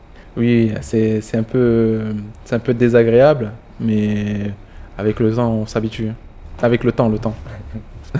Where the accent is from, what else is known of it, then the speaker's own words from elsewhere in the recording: Montpellier, Occitanie, France; Je suis Montpelliérain, né à Montpellier, et je pense que je vais mourir à Montpellier quand même. Depuis que j'ai grandi ici, il y a tous mes amis qui sont ici.